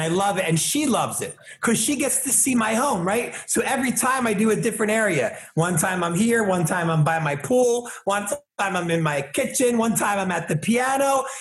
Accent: United States; born there; let me just say I'm Egyptian, okay? I was born in America, raised by an Irish family. I'm not black, I'm not white. I'm an American citizen, okay?

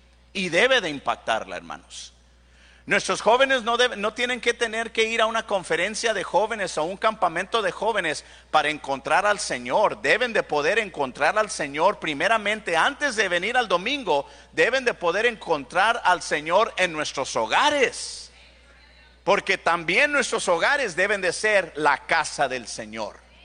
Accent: Dallas, Texas, United States; mi mamá venía a visitarme de Dallas, donde yo soy de Dallas.

